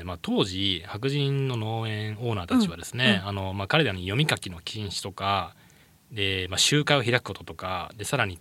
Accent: Mississippi, United States; でこれは実際そのミシシッピ州の自分の地元にあった教会で、

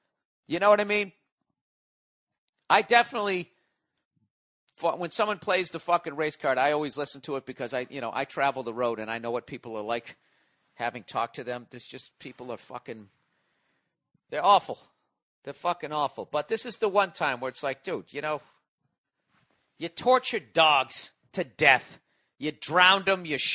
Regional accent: Miami, Florida, United States; Being a Dolphin fan born and raised in Miami, I'm sick and tired of these two faggot teams dominating the AFC East for the past decade.

